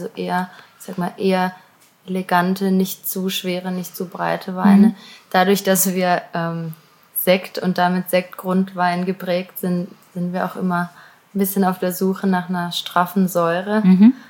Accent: Auggen, Baden-Württemberg, Germany; wenn ich sage, ich komme aus Augen, dann, ah ja, Augener Schäf

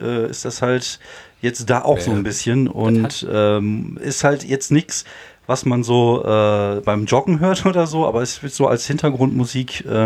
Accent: Wuppertal, North Rhine-Westphalia, Germany; Also ich komme ja aus Wuppertal.

